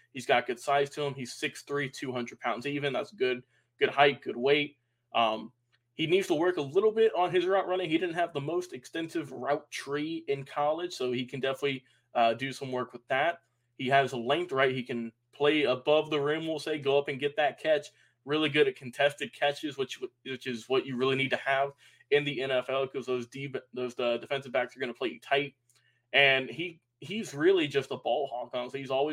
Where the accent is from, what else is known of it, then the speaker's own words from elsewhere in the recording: Atlanta, Georgia, United States; we're from Atlanta. We need our wide receiver here.